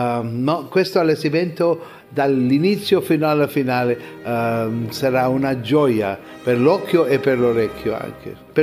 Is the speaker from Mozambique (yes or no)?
no; India; Italian is a second language; Però io, come indiano in Pakistan, sono sicuramente benvenuto da parte loro, non c'è problema.